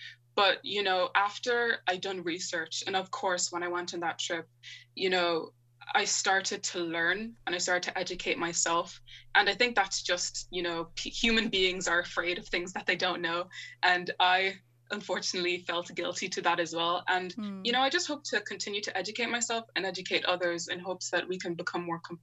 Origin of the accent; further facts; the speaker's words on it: Ireland; I don't need to separate, you know, my African culture from being born and raised in Ireland.